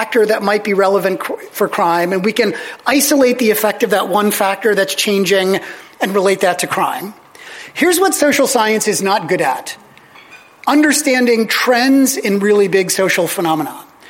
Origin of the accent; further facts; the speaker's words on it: Pennsylvania, United States; now in Chicago, United States; I grew up outside of Philadelphia.